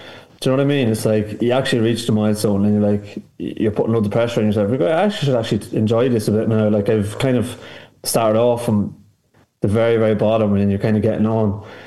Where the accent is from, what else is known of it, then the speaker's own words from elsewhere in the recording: County Cavan, Ireland; now in Dublin, Ireland; I live in North Dublin, I'm from Cavan, like, but I live in near Drumcondra